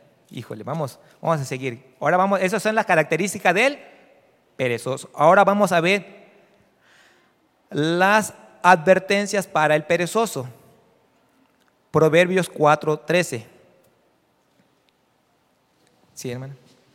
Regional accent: Veracruz, Mexico; En mi tierra no. En Veracruz no es una ofensa.

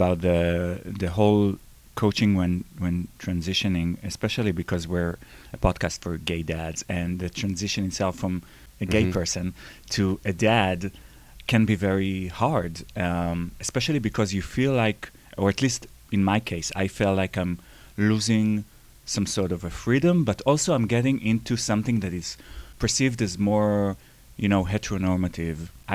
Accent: Israel; accent: Israeli; I'm saying it with my Israeli accent.

